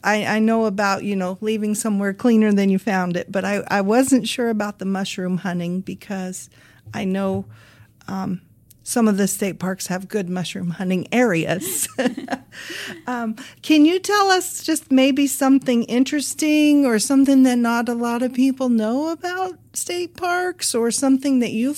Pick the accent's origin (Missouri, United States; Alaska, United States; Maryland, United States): Missouri, United States; Kirksville; I'm from the Kirksville area, and so I went to the Thousand Hills State Park